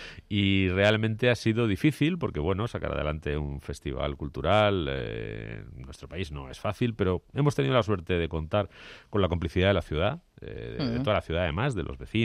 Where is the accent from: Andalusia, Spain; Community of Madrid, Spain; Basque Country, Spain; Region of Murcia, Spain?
Community of Madrid, Spain; Getafe; also born or lived in Carabanchel / Barcelona; yo no nací en Getafe, contra lo que muchos piensan, yo nací en Carabanchel realmente, pero mis primeros 4 años de vida los pasé en Getafe y luego, pues desde el año 85, con algún pequeño paréntesis, un año en Madrid, 7 años en Barcelona, es mi casa y sigue siéndolo.